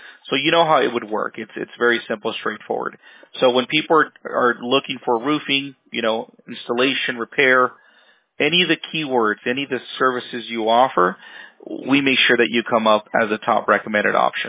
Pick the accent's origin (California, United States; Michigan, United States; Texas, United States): California, United States; Santa Ana; also born or lived in Anaheim; I was born in Santana, so pretty cool. I love it. Yeah, so I grew up on Bristol and McFadden.